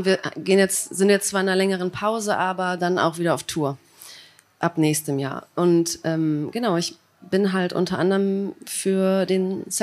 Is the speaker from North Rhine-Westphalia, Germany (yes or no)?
yes; Cologne, North Rhine-Westphalia, Germany; Ja, ich komme eigentlich aus Köln, so aus der Ecke Köln, aber Köln.